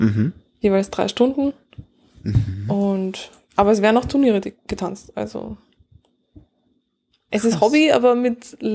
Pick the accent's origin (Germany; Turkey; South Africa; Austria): Austria; Vienna; Ja, also ich bin aus Wien